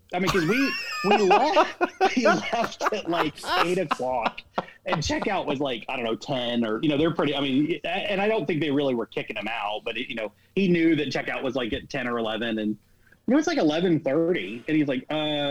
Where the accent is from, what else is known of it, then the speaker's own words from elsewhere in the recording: the South, United States; I'm originally from the South, and I know never to sit at the table with your hat on